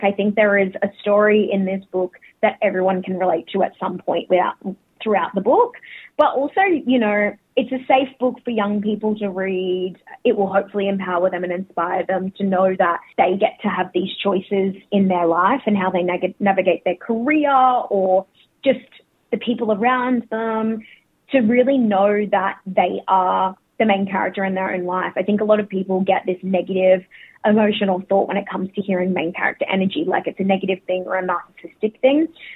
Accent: Brisbane, Queensland, Australia; now in Sydney, Australia; Born and raised in Meanjin, Brisbane, but I've been living here in Gadigal country down in Sydney for, I don't know, maybe the last 5 or so years.

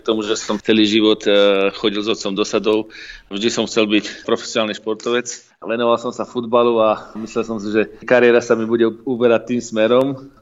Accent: Dvory nad Žitavou, Nitra Region, Slovakia; ja som sa narodil v roku 1979 v Nových Zámkoch. Fakticky detstvo som prežil v obci Dvory nad Žitavou, kde som detstvo prežil v ovocných sadoch

